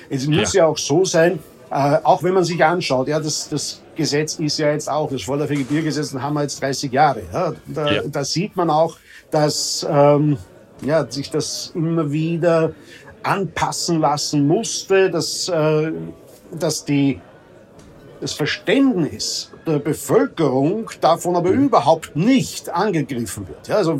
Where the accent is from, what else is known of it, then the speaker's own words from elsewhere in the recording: Austria; Ich sage mal als Österreicher